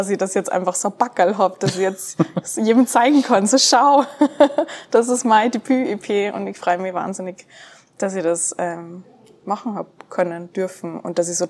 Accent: Salzburg, Austria; In Salzburg.

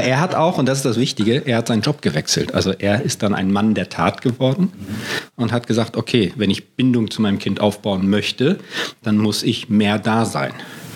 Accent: Munich, Bavaria, Germany; aus meiner alten Heimat München, also aus einer Metropolregion. Da habe ich auch schon als Paarberater gearbeitet

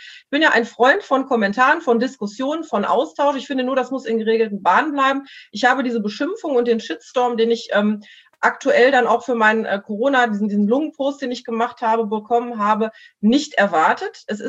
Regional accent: Mülheim, North Rhine-Westphalia, Germany; dass hier jetzt in Mülheim, ich komme aus Mülheim, die alten geimpft worden sind

